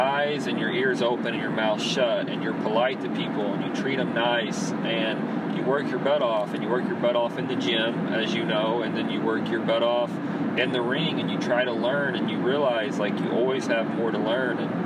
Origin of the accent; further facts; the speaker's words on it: North City, Illinois, United States; I'm a kid from North City, Illinois. My graduating class had 40 people